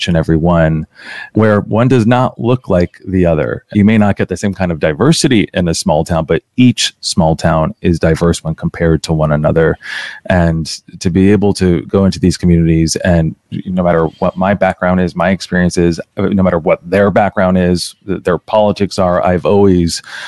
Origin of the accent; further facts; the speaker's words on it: Mount Kisco, New York, United States; Yeah, so I grew up in Mount Kisco, New York. So for anyone who knows sort of New York City and the suburbs around. If you take the Metro North, I'm about an hour north of the city.